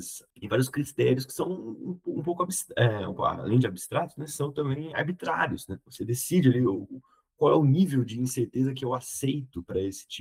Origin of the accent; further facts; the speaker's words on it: Campinas, São Paulo, Brazil; daquela visão que eu tinha do que era agricultura lá na minha cidade, né? Do que era agricultura em Campinas.